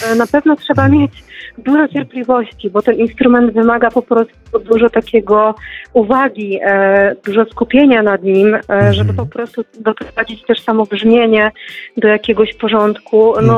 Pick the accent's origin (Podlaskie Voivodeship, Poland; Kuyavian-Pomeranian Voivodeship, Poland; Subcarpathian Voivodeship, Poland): Kuyavian-Pomeranian Voivodeship, Poland; Nakło nad Notecią; Ja pochodzę właśnie z terenu właśnie Pałk, Kujaw, więc myślę, że bardzo, bardzo ciekawego. Generalnie zakład nad Notecią. Jestem nakielanką, że tak powiem, od urodzenia